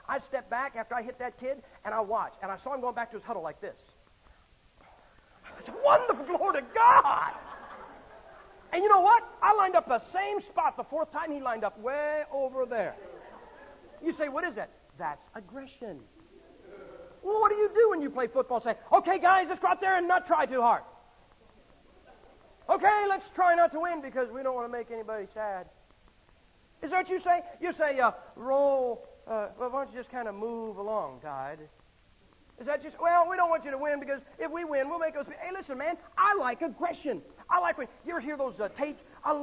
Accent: Massillon, Ohio, United States; But I was born and raised in Massillon, Ohio. Massillon, Ohio is where pro football began.

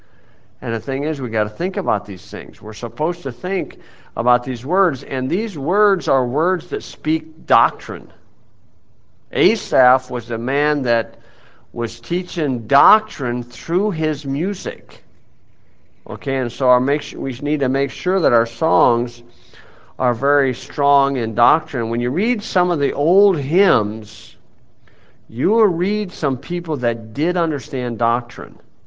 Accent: Hebron, Indiana, United States; And I'm from Hebron, Indiana.

